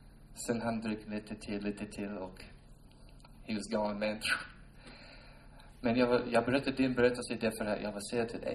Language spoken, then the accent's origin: Swedish; United States; Swedish is a second language; now in Sweden; jag kommer från USA